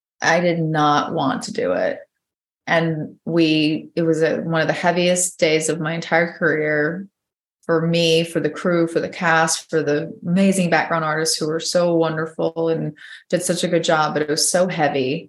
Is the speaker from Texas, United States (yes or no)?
no; Georgia, United States; I'm from Georgia. I don't see any problem with being a gun owner.